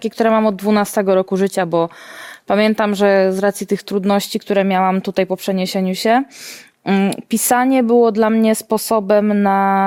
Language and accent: Polish; Pruszków, Masovian Voivodeship, Poland; born there; bo urodziłam się w Pruszkowie, tu jest cała rodzina